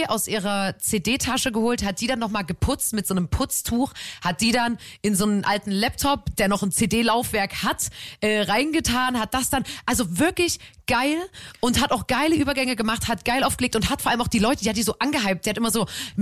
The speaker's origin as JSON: {"language": "German", "town": "Chemnitz", "region": "Saxony", "country": "Germany", "said": "Wir kommen aus Chemnitz, kann man da dazu sagen."}